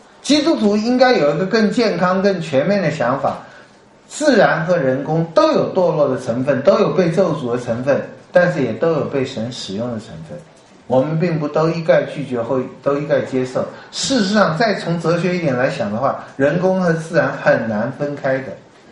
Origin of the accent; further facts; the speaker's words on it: Taiwan; 我从台湾来，各位，我不知道你们中国在中国大陆怎么样。我们在台湾呢